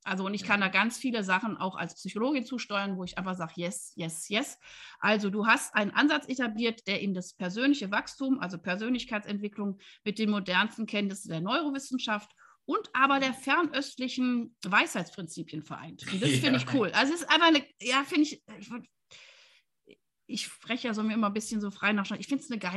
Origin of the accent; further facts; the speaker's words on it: Wuppertal, North Rhine-Westphalia, Germany; ich bin ja Wuppertalerin und ich komme auch aus der Südstadt und ich war sogar noch vor einer Woche in Wuppertal